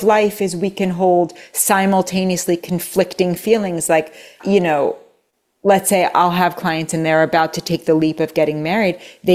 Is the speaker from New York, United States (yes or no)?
yes; New York City, New York, United States; Well, I grew up in New York City.